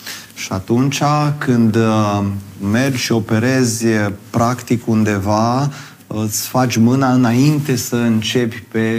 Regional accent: Bucerdea Vinoasă, Alba County, Romania; Sunt plăcinte de la Bucerdea Vinoasă, din satul meu natal.

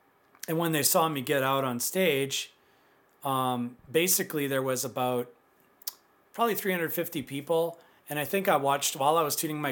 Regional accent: Manitoba, Canada; I'm from Manitoba, and I'm hungover, right?

